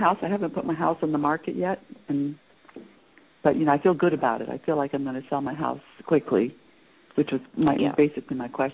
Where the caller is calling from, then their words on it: Maine, United States; I'm calling from Maine.